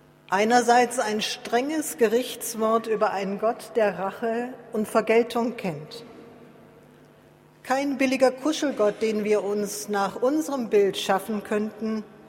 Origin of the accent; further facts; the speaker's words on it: Rhineland, Germany; Ich habe in den fast 60 Jahren meines Lebens als Rheinländerin noch nie einen solch leeren Rhein gesehen.